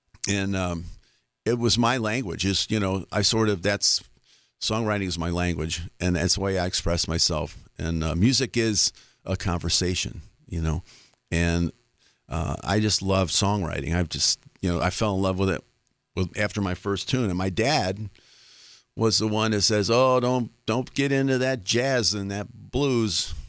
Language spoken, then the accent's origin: English; Chicago, Illinois, United States; And the band … from my hometown.